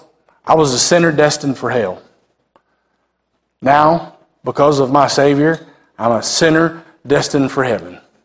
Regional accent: West Virginia, United States; When I was growing up in West Virginia, my mama and papa, they had water that was fed by a spring up on top of the hill.

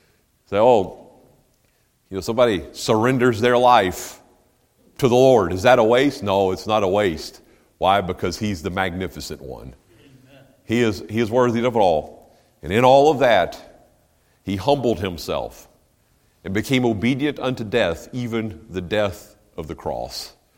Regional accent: North Carolina, United States; I grew up in Western North Carolina in the Blue Ridge Mountains there.

